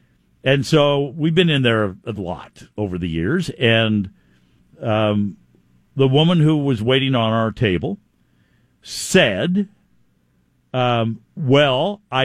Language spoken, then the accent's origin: English; Seattle, Washington, United States; This one from my good old hometown. I cannot believe what a see. I grew up in Seattle, and I still.